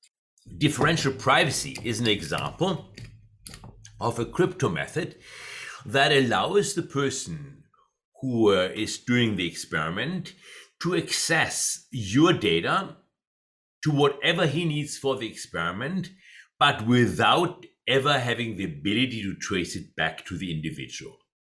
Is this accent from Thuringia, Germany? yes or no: no; Freiburg, Baden-Württemberg, Germany; English is a second language; moved away as an adult; also born or lived in China; now in United States; being from Germany, having I was born in Freiburg, but having spent the last 30 years in the United States, and about maybe in months there, 4 years or so in the People's Republic of China in Shanghai